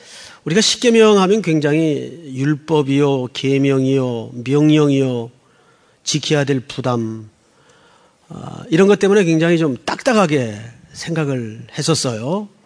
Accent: Yeongju, North Gyeongsang, South Korea; 저 경상북도에 가면 영주라는 촌 동네가 있습니다. 제 고향이기도 한데

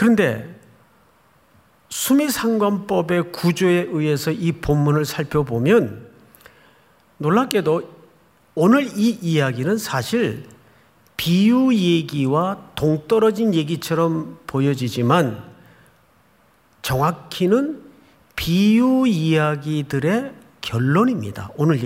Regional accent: Gyeongsang, South Korea; now in Seoul, South Korea; 제 언어 속에서 말투 속에서 경상도 사람 티가 전혀 안 나죠? 안 납니다. 자. 그럼 제 고향은 어딜까요? 서울에서 지금 50년 넘게 살았단 말이에요.

